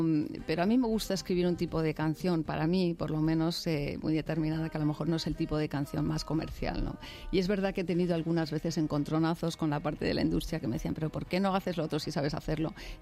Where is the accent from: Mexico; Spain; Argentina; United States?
Spain; Madrid, Community of Madrid; born there; yo ya nací en Madrid, ni siquiera hablo danés.